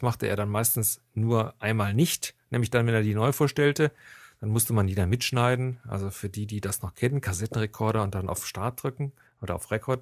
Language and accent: German; Rhineland, Germany; also als Rheinländer würde ich ja dann sowieso 2011 sagen.